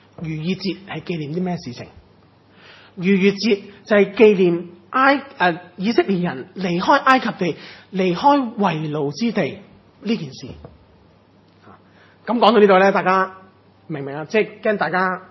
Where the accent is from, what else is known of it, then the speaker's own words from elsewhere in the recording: China; 我们中国人都有很多节的嘛